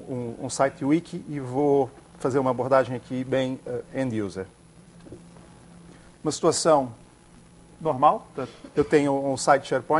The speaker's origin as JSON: {"language": "Portuguese", "region": "Braga", "country": "Portugal", "said": "Bem, eu falo isso, mas eu sou de Braga. Nota-se, não é?"}